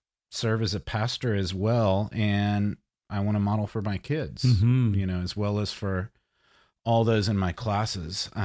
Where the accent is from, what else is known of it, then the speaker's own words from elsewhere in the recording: Mississippi, United States; I was born in Mississippi and born and raised in a great Christian home.